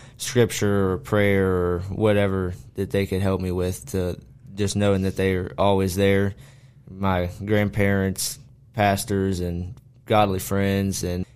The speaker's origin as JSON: {"language": "English", "town": "Broadway", "region": "Virginia", "country": "United States", "tie": "born or raised there", "said": "Yeah, so I'm from Broadway, Timberville area, and I grew up outside hunting, fishing, and going to church"}